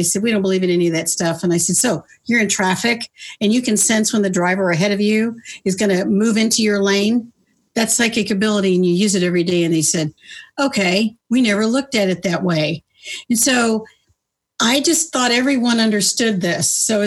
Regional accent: North Carolina, United States; That was my norm. I grew up in North Carolina. It's a gorgeous state, lovely people.

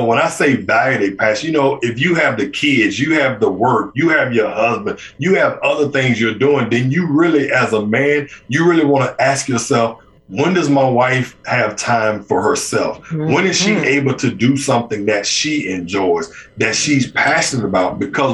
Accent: Birmingham, Alabama, United States; just think about it. I'm from Birmingham, Alabama. You know what happened back then.

